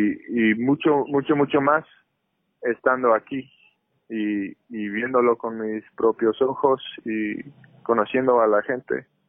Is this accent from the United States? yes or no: yes; United States; Yo soy de Estados Unidos